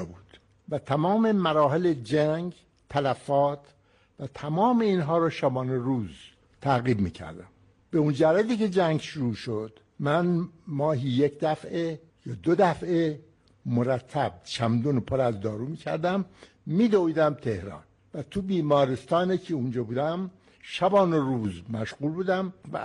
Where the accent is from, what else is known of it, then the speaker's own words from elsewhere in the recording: Iran; به عنوان یک ایرانی که تو یک بزرگترین دانشگاه آمریکا است،